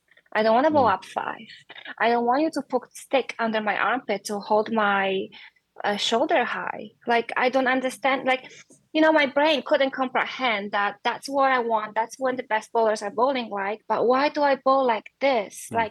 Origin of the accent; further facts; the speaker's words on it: Poland; English is a second language; Later, they opened a bowling center in my hometown when I started to practice a lot. And then there was a bowling association in okay. Poland